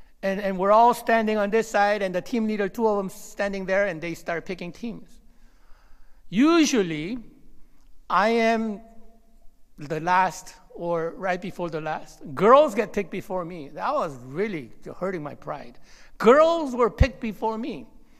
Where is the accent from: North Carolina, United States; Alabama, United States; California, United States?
California, United States; Monterey; I grew up in Monterey, California. I went to a school called Fitch Junior High, which was inside the military base, 7th Infantry Division.